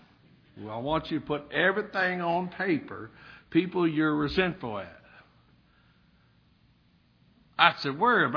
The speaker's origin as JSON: {"language": "English", "region": "Kentucky", "country": "United States", "said": "I'm from Western Kentucky."}